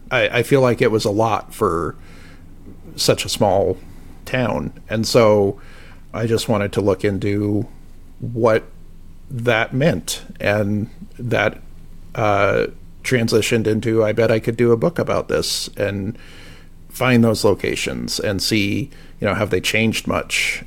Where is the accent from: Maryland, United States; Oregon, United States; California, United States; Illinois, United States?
Oregon, United States; Portland; moved away as an adult; I grew up in Portland, Oregon, and I moved here when I was 23. So I've almost been living here for 20 years.